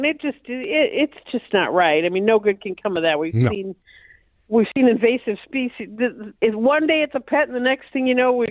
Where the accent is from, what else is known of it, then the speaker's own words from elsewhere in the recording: Bloomington, Minnesota, United States; No, I'm from Bloomington. Bloomington. I went to Bloomington Kennedy.